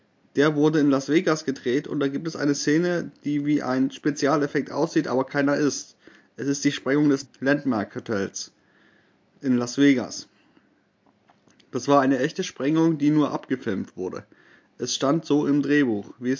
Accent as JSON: {"language": "German", "town": "Sassnitz", "region": "Mecklenburg-Vorpommern", "country": "Germany", "tie": "born or raised there", "said": "den sich meine Heimatstadt Sassnitz geleistet hat"}